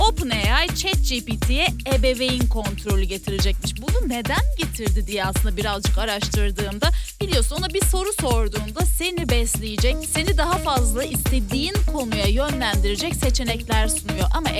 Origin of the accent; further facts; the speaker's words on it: İzmir, Turkey; Zaten kalın giyinmeyi sevmiyorum, bir İzmirli olarak bunu belirteyim